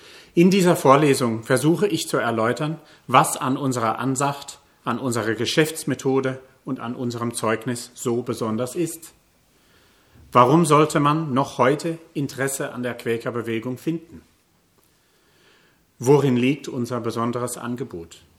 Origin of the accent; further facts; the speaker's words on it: East of England, United Kingdom; German is a second language; now in Germany; Als Kind der frühen 70er Jahre bin ich in Ostengland in einer Familie groß geworden, wo Liebe und Moral stark waren. Meine Mutter stammt aus einer Linie lebenslanger Baptisten.